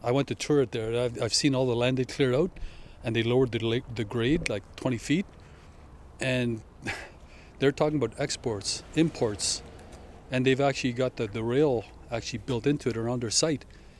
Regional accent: Terrace, British Columbia, Canada; And I came from Terrace, and I brought the Terrace Council down to Victoria

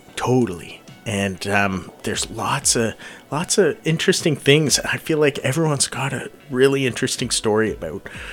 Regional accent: Ontario, Canada; Yep. I'm from Ontario.

